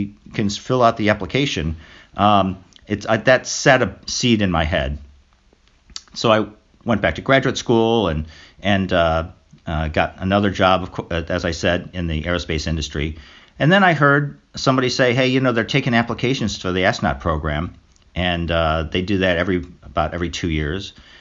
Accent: Chicago, Illinois, United States; now in Washington, United States; I grew up in Chicago, but not right now. I live in the suburbs of Washington, D.C.

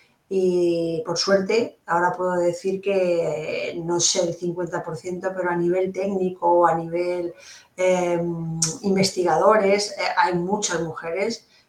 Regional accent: Madrid, Community of Madrid, Spain; estudié en Madrid, soy de Madrid

